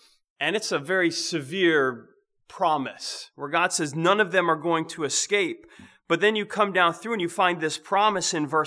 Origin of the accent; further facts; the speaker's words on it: New England, United States; Growing up in New England, you're like, that's just how the forests are.